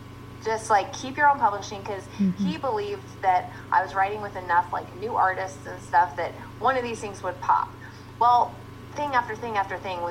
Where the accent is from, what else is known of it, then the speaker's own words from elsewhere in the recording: California, United States; and I grew up in California.